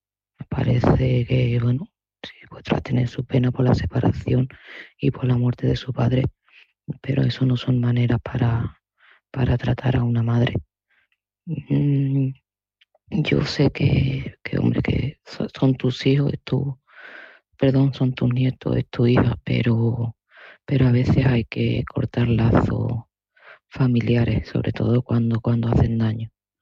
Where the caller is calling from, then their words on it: Seville, Andalusia, Spain; de Sevilla